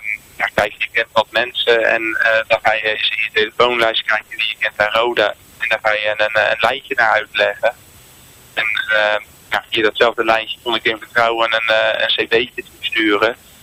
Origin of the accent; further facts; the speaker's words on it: Koudekerk aan den Rijn, South Holland, Netherlands; ik ben 37 jaar oud. Ik kom uit Koudkerk aan de Rijn. Ik woon daar samen met Marielle en onze drie kinderen.